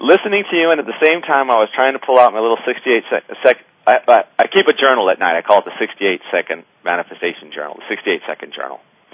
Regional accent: San Jose, California, United States; I grew up in the Almaden Valley, right off Almaden Expressway. Went to Leland High School.

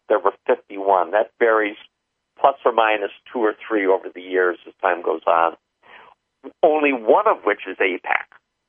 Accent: United States; As I've told people a number of times, I'm an American. I care about what happens to this country.

